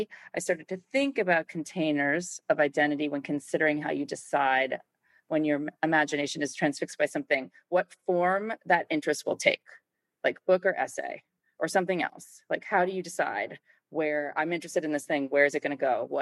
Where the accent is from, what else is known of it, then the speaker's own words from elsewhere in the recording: Maine, United States; but I grew up in Maine where it was like cold and gray and rainy all the time.